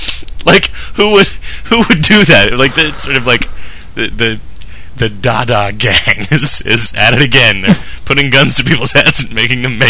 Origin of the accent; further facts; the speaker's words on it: England, United Kingdom; That may just be because I'm English.